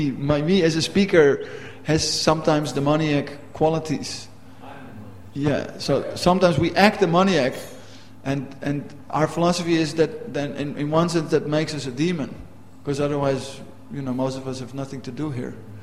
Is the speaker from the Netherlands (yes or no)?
yes; Amsterdam, North Holland, Netherlands; I'm from Amsterdam. We say things as they are.